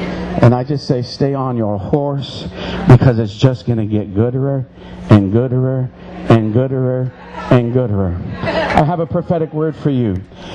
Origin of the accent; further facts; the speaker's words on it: Ontario, Canada; As a First Nations, I grew up on the Tandanega Mohawk Territory